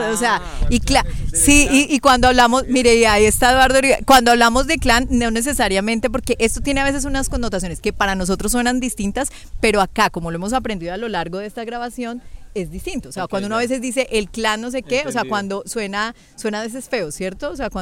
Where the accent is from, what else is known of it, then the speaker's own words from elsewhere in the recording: Sevilla, Valle del Cauca, Colombia; comunicadora social, vengo de Sevilla Valle